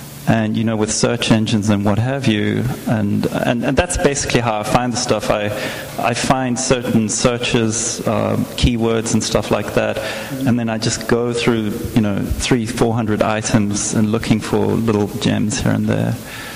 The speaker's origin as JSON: {"language": "English", "country": "South Africa", "said": "I'm South African, and so it seemed like an appropriate thing to do."}